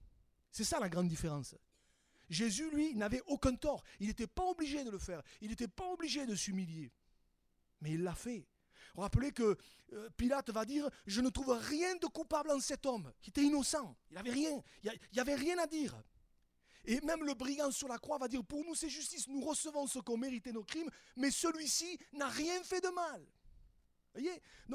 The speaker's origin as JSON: {"language": "French", "country": "France", "said": "Nous, on est des Gaulois. On est des Gaulois, nous."}